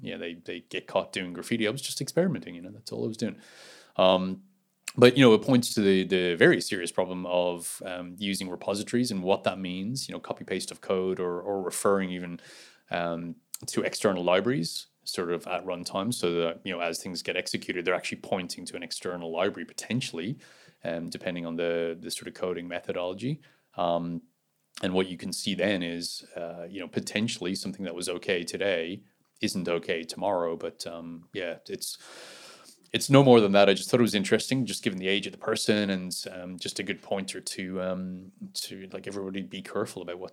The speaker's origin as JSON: {"language": "English", "country": "Ireland", "said": "which probably appeals to me because I'm Irish."}